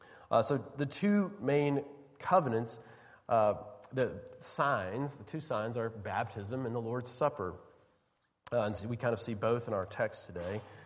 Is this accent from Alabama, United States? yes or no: yes; Alabama, United States; My home state, a state with as much football idolatry as any place in the world, they were already celebrating.